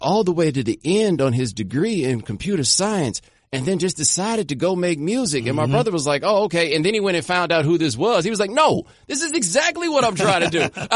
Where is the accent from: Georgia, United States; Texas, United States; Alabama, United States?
Texas, United States; Houston; because I grew up right outside Houston. I went to school in Waller when I got there.